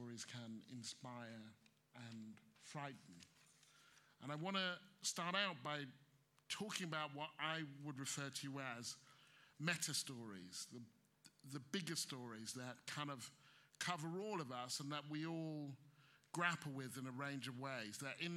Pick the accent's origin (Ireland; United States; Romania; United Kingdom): United Kingdom; explain this to me, I'm British, I don't understand